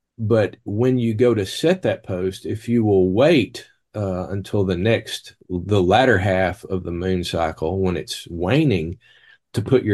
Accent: Arkansas, United States; Of course, mine and Johnny's ancestors, we grew up in Arkansas, but our ancestors basically migrated from that area.

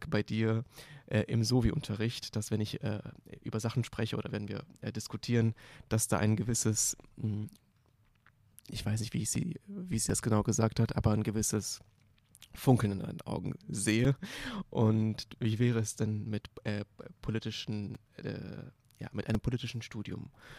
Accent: Bochum, North Rhine-Westphalia, Germany; Seit letztem Jahr bin ich zurück in meine Heimat, wieder in Bochum

